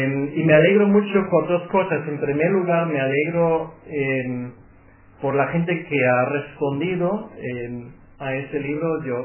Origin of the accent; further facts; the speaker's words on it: Germany; now in Madrid, Spain; ya se habrán dado cuenta que no vengo de Andalucía, sino soy pastor alemán